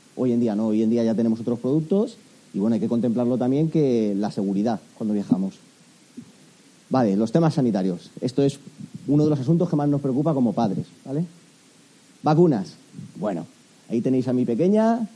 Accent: Alicante, Valencian Community, Spain; somos una familia alicantina con dos niñas que actualmente tienen 12 y 9 años

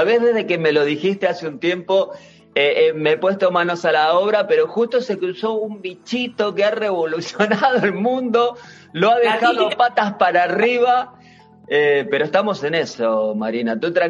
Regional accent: Patagonia, Argentina; pero yo que soy del sur y soy patagónico

